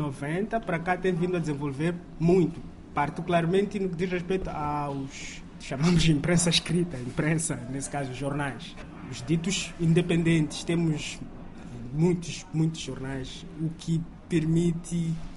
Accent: Mozambique; now in China; o sentimento é comum, é um pouco diferente de onde eu venho. Se tu és estrangeiro, vens para Moçambique e falas mal de Moçambique, és capaz de ter apoio do moçambicano

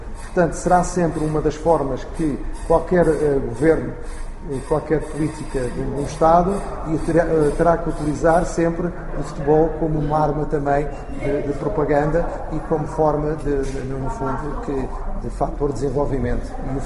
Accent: Portugal; Eu tive vários ídolos quando era miúdo, não só em Portugal.

